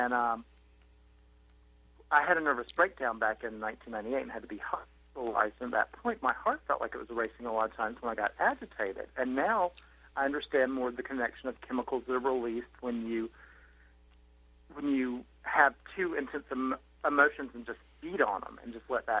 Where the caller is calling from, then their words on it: Hartwell, Georgia, United States; I'm calling from Hartwell, Georgia